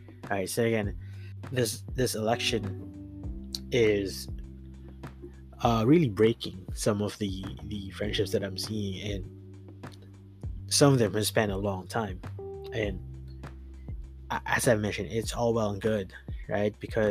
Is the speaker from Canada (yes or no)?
no; Philippines; as a Filipino, you know, everyone has their own opinion on a thing